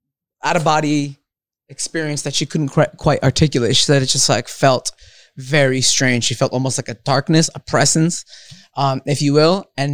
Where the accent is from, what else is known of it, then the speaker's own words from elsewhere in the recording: Montclair, New Jersey, United States; also born or lived in Rio de Janeiro, Brazil; I grew up in Montclair, New Jersey.